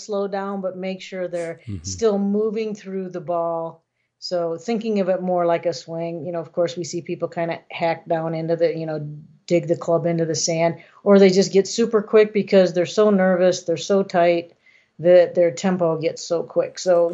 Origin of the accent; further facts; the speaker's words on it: Quad Cities, Iowa, United States; I grew up in the Quad Cities, and he was...